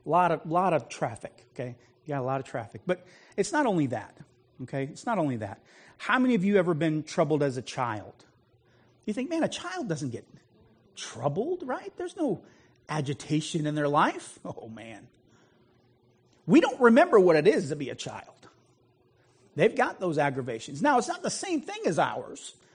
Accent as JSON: {"language": "English", "country": "United States", "said": "I mean, I'm an American. I look at miles per hour"}